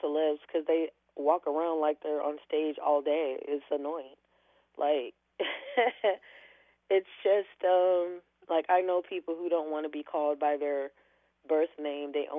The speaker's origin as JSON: {"language": "English", "town": "Atlanta", "region": "Georgia", "country": "United States", "tie": "born or raised there", "also_born_or_lived": "Des Moines", "said": "Oh, a lot, because that's where I learned a lot of flavor."}